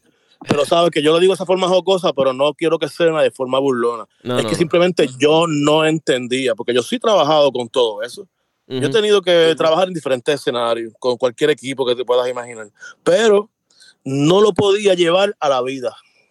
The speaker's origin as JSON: {"language": "Spanish", "country": "Puerto Rico", "said": "nosotros somos parte de Estados Unidos, un territorio. Sí. Y estamos defendiendo Puerto Rico también"}